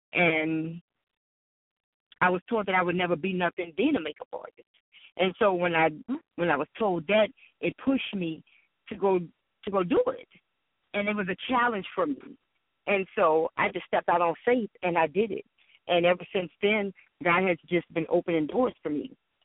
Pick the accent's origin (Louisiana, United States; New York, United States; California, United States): Louisiana, United States; New Orleans; now in Frisco, United States; I am currently living in Frisco, Texas. I'm originally from New Orleans. I moved here due to Hurricane Katrina.